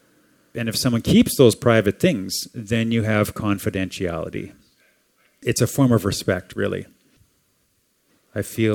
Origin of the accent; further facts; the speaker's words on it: Canada; like I came from Canada, and Canada is known for having a very, let's just say, loose culture, more informal.